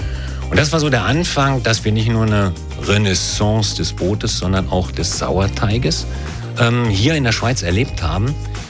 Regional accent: Northern Germany, Germany; now in Switzerland; aus dem Land, wo ich herkomme, Norddeutschland.

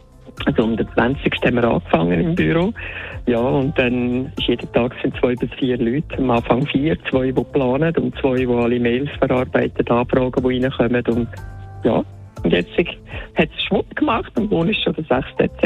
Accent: Central Switzerland, Switzerland; Das ist ja schon bei uns in der Schweiz ganz anders verteilt. Also wir haben ja in der Innerschweiz so richtig fürchige Schmutzli

